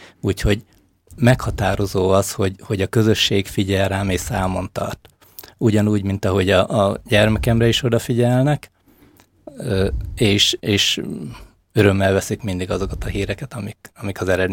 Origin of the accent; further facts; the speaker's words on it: Nagykálló, Szabolcs-Szatmár-Bereg, Hungary; Ugye én Nagykállóban nevelkedtem, és az az utca, ahol mi laktunk, az most tulajdonképpen főutca.